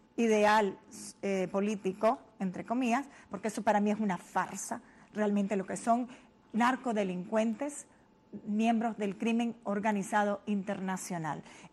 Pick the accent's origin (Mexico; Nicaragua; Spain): Nicaragua; somos todos nicaragüenses por la gracia de Dios y todos nos mueve el mismo amor al país